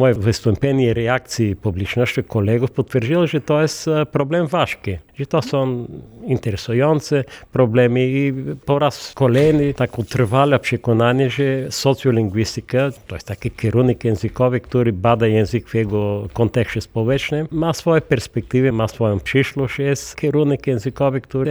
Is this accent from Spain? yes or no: no; Bulgaria; Polish is a second language; moved away as an adult; now in Lublin, Poland; Ja z pochodzenia jestem Bułgarem, ale z powodów rodzinnych już od dłuższego czasu, prawie od 25 lat, mieszkam i pracuję w Polsce na Uniwersytecie Marii Curie Skłodowskiej w Lublinie.